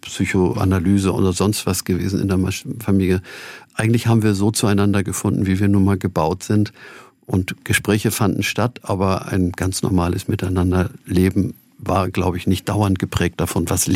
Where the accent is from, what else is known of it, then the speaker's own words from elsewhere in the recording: Hamburg, Germany; Hamburg ist meine Heimatstadt und ich möchte auch keine andere haben.